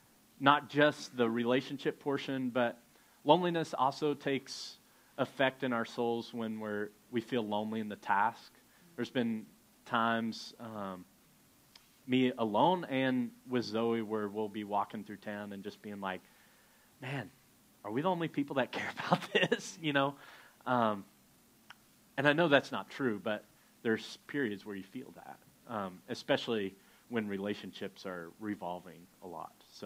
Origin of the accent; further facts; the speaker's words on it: Canada; And we're not weird. I promise, we're not weird. We're just Canadian.